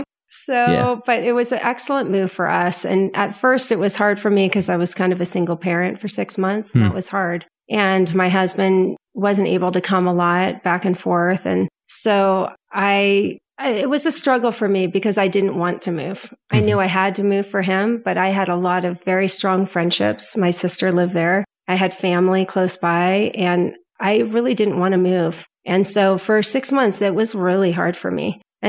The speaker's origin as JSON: {"language": "English", "town": "Potomac", "region": "Maryland", "country": "United States", "tie": "born or raised there", "lives_now": "California, United States", "said": "No, I am from Potomac, Maryland, wow. Born and raised."}